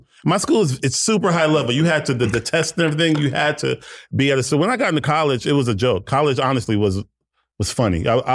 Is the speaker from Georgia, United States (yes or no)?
no; Houston, Texas, United States; I'm from Houston, Texas. Born and raised.